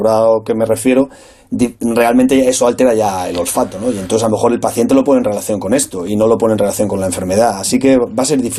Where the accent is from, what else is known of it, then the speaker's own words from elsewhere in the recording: Albacete, Castilla-La Mancha, Spain; hasta a mí mismo que soy de Albacete me llama la atención